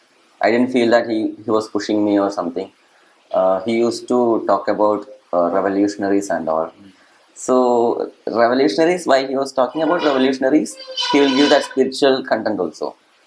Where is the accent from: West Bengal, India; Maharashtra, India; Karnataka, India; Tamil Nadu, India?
Tamil Nadu, India; Chennai; I was born in Chennai. And my schooling was done there. That was LKG, kindergarten, I was in Chennai. So, I'm good in Tamil also.